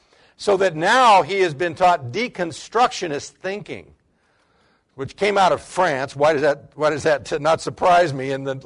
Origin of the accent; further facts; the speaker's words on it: United States; I grew up in America. I went to the University of California majoring in history and went into my first Western Civ course in 1963.